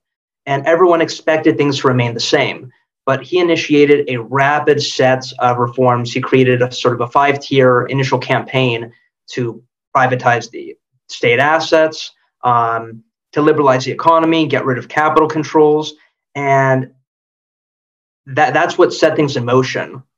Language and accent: English; Los Angeles, California, United States; I grew up in Los Angeles.